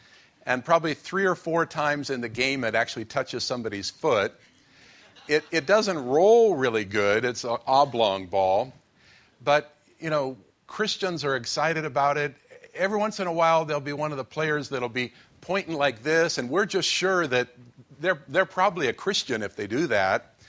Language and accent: English; United States; I'm an American.